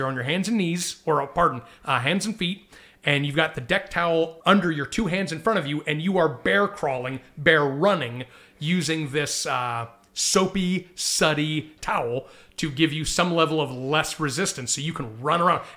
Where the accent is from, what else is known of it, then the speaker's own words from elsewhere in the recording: Salinas, California, United States; I grew up in Salinas.